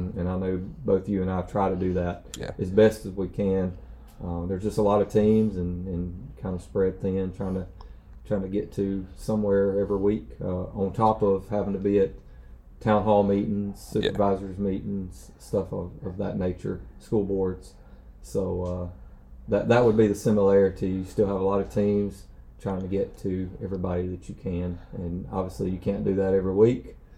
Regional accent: Stringer, Mississippi, United States; Smith County is much like where I grew up in Jasper County. Grew up in Stringer, and just that small town feel.

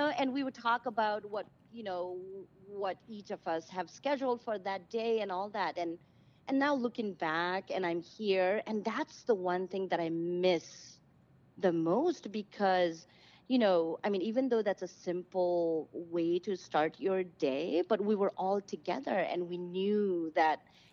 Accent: Nepal; And really, like, you know, growing up in Nepal, we, you know, we had a two-story building.

